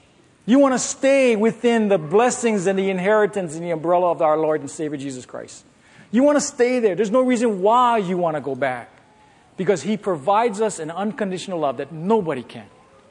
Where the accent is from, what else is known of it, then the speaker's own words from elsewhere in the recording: Hawaii, United States; Akeem, I came here from Hawaii as a stranger to you. I now leave as your brother.